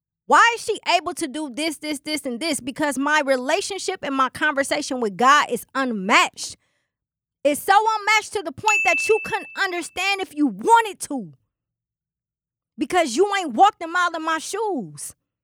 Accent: Milwaukee, Wisconsin, United States; I'm from Milwaukee, right? Milwaukee is fly, especially in the era that I grew up in. Born in the 80s, raised in the 90s, baby, we fly.

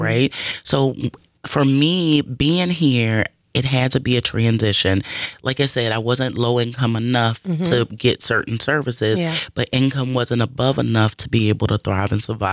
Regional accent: Midwest, United States; I came from the Midwest.

